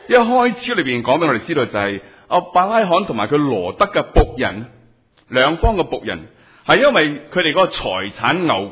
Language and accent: Cantonese; China; 喺我哋中国人嘅里面，好看重长幼有序呢个嘅权柄